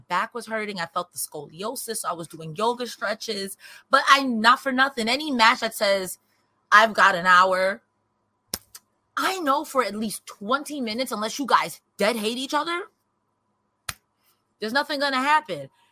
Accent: United States; Like, as an American, it's a little embarrassing right now.

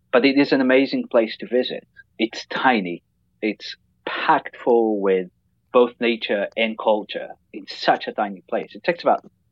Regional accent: Israel; moved away as an adult; Well, I was born and raised in Israel, kind of in Israel of the 80s and 90s, which is for Americans means the 60s and 70s, kind of really laid back country

